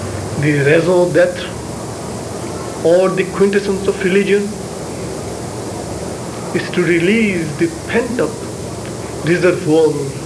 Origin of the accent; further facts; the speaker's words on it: South India, India; also born or lived in Bengal; I was born in Bengal and I was brought up in South India. This is my name, Bengali name.